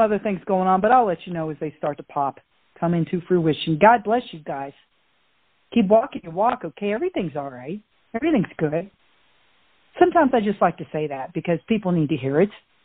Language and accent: English; the South, United States; I'm actually from the South, guys. I know I don't sound like it, but I can if I want to.